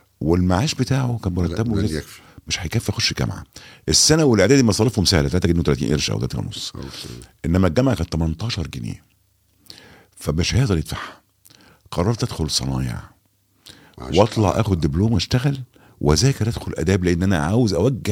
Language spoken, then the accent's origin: Arabic; Alexandria, Alexandria Governorate, Egypt; انا من اسكندريه وشغال في الترسانه البحريه